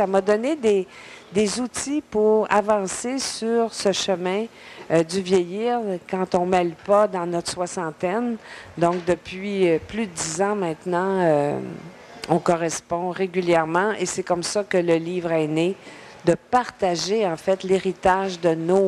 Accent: Saguenay, Quebec, Canada; moved away as an adult; Tu vois, j'ai quitté le Saguenay en 1968. Pour faire mes études en théâtre.

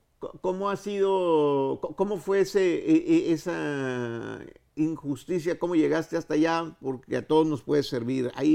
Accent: Monterrey, Nuevo León, Mexico; Mi tierra ahí.

